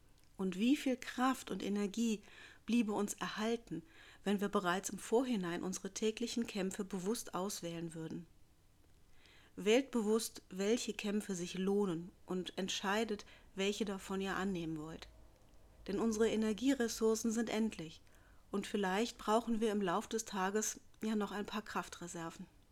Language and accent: German; Rhineland, Germany; Ich bin ein Kind des Rheinlands und vertrete das Prinzip, warum nicht, solange es niemandem schadet.